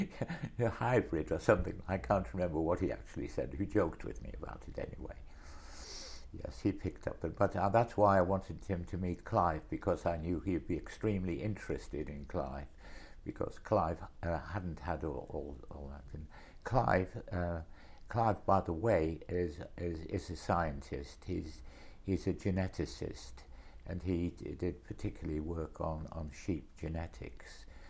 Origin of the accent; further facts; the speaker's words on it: Westgate, North East England, United Kingdom; also born or lived in Sunderland; I was born in Sunderland, but my father and mother were in London, so I went to live with my grandparents, who'd retired from Sunderland and lived in a cottage in Brotherleigh, which is near Westgate in Weardale.